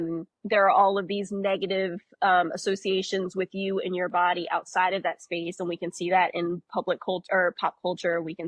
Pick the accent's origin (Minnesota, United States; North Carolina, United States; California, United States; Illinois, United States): North Carolina, United States; Greensboro; living in North Carolina, growing up around Duke, UNC, State, Wake Forest. I grew up in Greensboro, so the ACC played there every year.